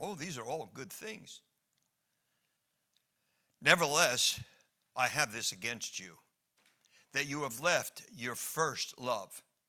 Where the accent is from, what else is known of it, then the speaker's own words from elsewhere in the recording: New Jersey, United States; remind you that I am from New Jersey. I was raised here in New Jersey, and we're on a half vacation, half work time.